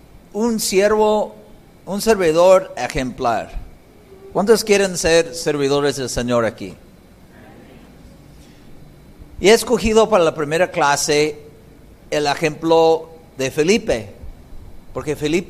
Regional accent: Canada; Comencé a servir al Señor en Canadá, de donde soy, donde también conocí a Cristo, pero tengo varios años ministrando en países latinos

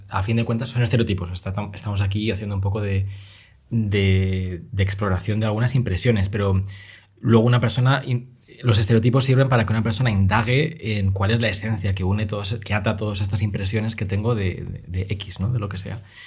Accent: Alicante, Valencian Community, Spain; Es que soy de Alicante.

